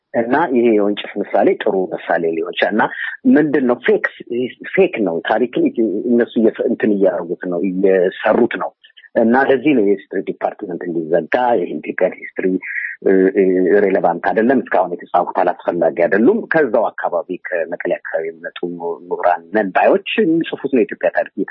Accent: Addis Ababa, Ethiopia; እኔ በኢትዮጵያ አዲስ አበባ ነው ተወልጄ ያደግኩት። 4 ኪሎ አካባቢ በጥሩ ኢትዮጵያዊነት ነው ያደግኩት። ከቤተ መንግስቱ ጀርባ ማለት ነው

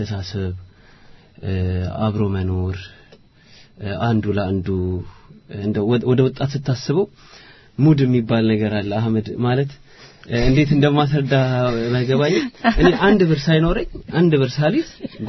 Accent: Addis Ababa, Ethiopia; እኔ ተወልጄ ያደኩት አዲስ አበባ ነው። አዲስ አበባ ደግሞ በተለምዶ መርካቶ የሚባል ሰፈር ነው ተወልጄ ያደኩት። መርካቶ ማለት ሁሉን ነገር በሼር መትኖርበት ቦታ ነው።

